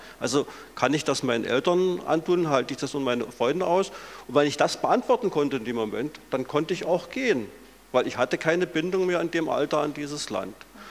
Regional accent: Germany; born there; Ich bin nicht stolz auf die DDR, ich bin aber in der DDR geboren

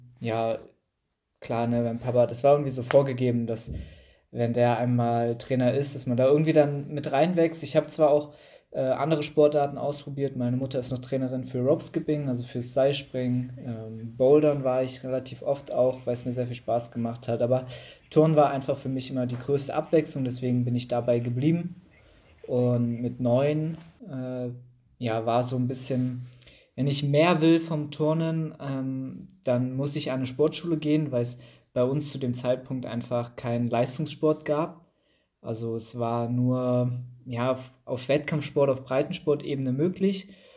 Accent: Erfurt, Thuringia, Germany; Ich komme ursprünglich aus Erfurt, also relativ nahe meiner jetzigen Heimatstadt.

